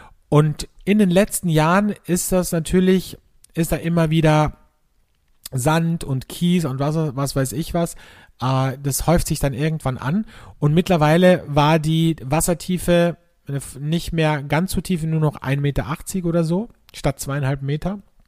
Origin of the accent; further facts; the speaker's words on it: Austria; Wie ein Flitzebogen oder wie man bei uns in Österreich sagt, wie ein Gummiringerl gespannt.